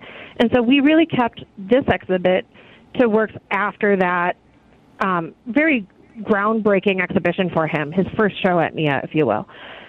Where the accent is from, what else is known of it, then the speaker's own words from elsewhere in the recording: Minnesota, United States; just a kid growing up in Minnesota surrounded by music